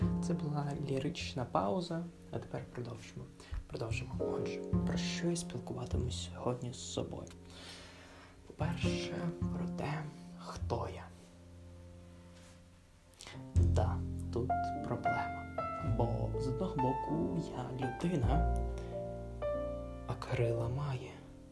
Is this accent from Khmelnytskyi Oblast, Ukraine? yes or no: no; Kramatorsk, Donetsk Oblast, Ukraine; і я з Краматорська. Да, Краматорськ – це визначне місто, бо тут народився я.